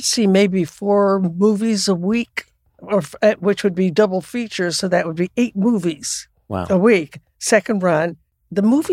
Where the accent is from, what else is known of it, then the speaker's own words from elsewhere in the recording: Texas, United States; also born or lived in Arkansas; And I'm from Texas and Arkansas, so that came easily.